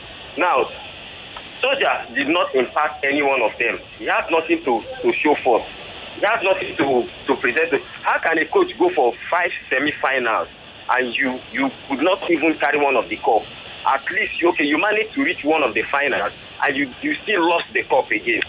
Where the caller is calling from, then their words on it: Ojo, Lagos, Nigeria; I'm calling from Ojo.